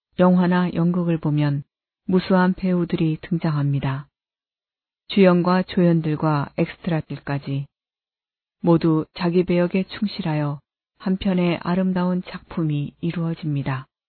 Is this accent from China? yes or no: yes; China; Korean is a second language; moved away as an adult; now in South Korea; 저는 중국인이고 무신론자였습니다. 하지만 제가 한국에 오고 나서